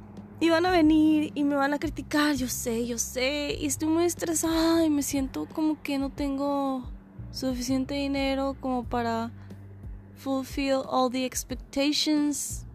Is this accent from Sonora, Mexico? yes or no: yes; Hermosillo, Sonora, Mexico; now in United States; Yo vengo de Sonora, Hermosillo, y no sé si algunos tengan la misma cultura, me imagino que algunos sí, no todos, pero ahorita estoy viviendo aquí en Estados Unidos.